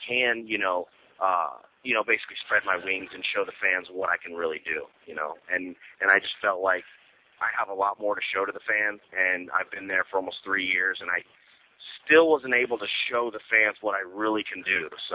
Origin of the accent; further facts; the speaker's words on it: United States; Now, you know, I'm an American. I'm a free man. I did my fighting for this country.